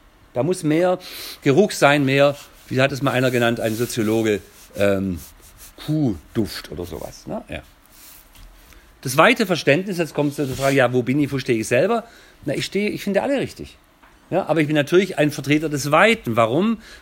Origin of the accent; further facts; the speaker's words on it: Baden-Württemberg, Germany; Ich bin Schwabe, Waage, katholisch, Anthroposoph, wenn du das genau wissen willst, Familienvater, Großvater